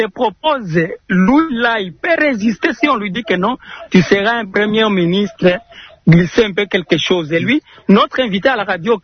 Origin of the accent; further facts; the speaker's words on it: Fungurume, Lualaba, DR Congo; Je donne l'exemple de chez nous à Fungurume.